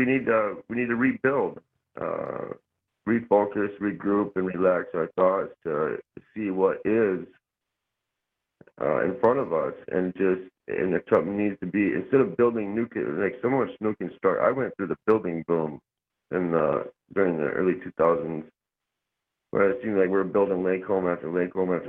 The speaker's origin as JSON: {"language": "English", "town": "Hayward", "region": "Wisconsin", "country": "United States", "said": "Hayward, Wisconsin."}